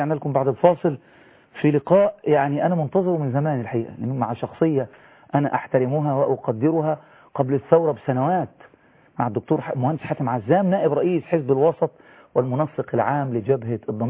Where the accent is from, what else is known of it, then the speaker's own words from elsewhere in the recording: Egypt; يعني احنا عندنا في مصر ناس نحسبهم مخلصين